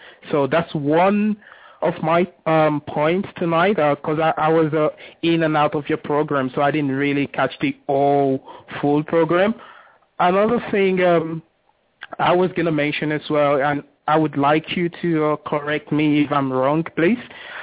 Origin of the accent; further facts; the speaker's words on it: United Kingdom; now in Toronto, Canada; So I just happened to bump into your program, and I'm from the United Kingdom, so you probably, notice the accent